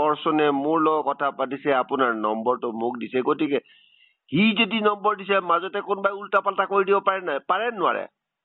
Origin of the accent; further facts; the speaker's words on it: Jaji, Assam, India; আমাৰ ঘৰ জাজিত আছিলে, এই ডুমৰ দলং ফিল্ডৰ ওচৰ জাজি, এইখন জাজি নহয় সিখন জাজি।